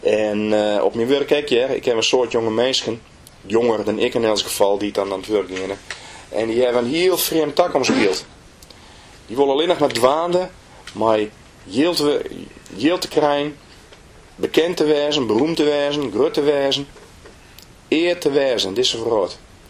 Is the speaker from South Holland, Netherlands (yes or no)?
no; Friesland, Netherlands; Dan kom ik uit Friesland, ik kom uit Nederland